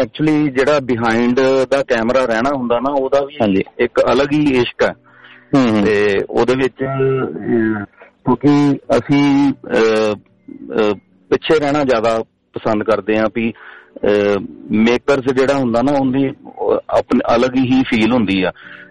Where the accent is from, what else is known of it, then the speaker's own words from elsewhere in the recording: Amritsar, Punjab, India; ਮੈਂ ਅੰਮ੍ਰਿਤਸਰ ਤੋਂ ਬਿਲੋਂਗ ਕਰਦਾ